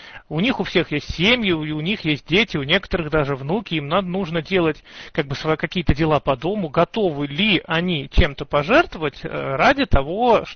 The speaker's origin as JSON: {"language": "Russian", "town": "Dzerzhinsk", "region": "Nizhny Novgorod Oblast", "country": "Russia", "said": "Я сам из Нижегородской области, из города Дзержинска, это в 20 с небольшим километров от Нижнего Новгорода."}